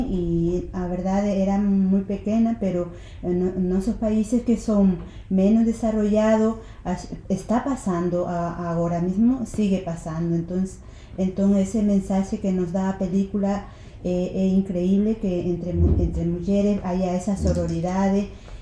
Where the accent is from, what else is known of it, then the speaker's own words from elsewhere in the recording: Bolivia; Galician is a second language; now in Spain; Eu que non son de Galicia, son de Bolivia.